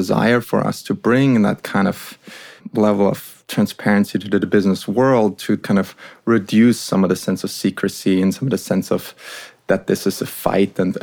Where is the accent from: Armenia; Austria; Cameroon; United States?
Austria; My partner, Joel, he was from England, and we had a third co-founder. He was also from England. I was from Austria.